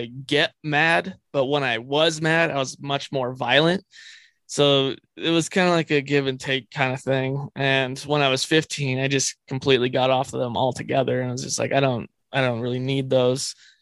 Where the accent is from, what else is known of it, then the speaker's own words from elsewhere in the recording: San Bernardino, California, United States; because living, like growing up in San Bernardino, you know, there's like crimes and murders and, you know, meth labs all the time.